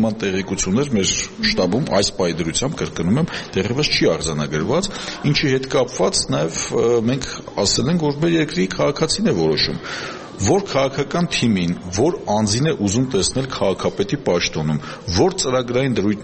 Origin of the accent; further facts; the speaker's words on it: Yerevan, Armenia; սա ամենամտահոգիչ ինձ համար հանգամանքն է որպես երևանցի